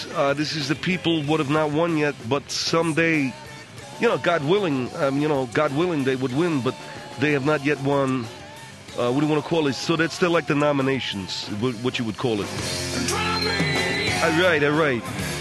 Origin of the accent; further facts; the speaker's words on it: Brooklyn, New York, United States; We're from Brooklyn mostly, right?